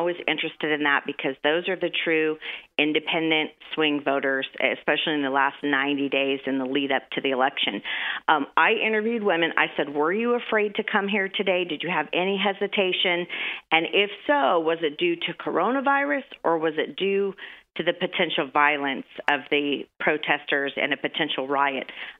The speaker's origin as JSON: {"language": "English", "region": "Oklahoma", "country": "United States", "tie": "born or raised there", "said": "A lot of seniors that I know in Oklahoma, people my parents' age, where I grew up in Oklahoma, they said, man, we'd love to go"}